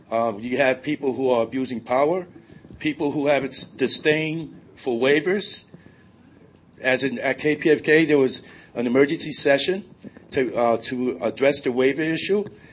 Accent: Los Angeles, California, United States; I'm from Los Angeles, and I know Grace pretty well.

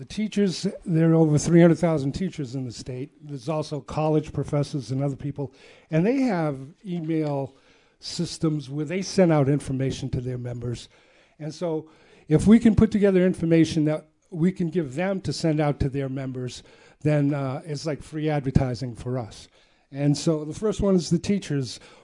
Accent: Massachusetts, United States; First of all, I'm from Massachusetts, not New York.

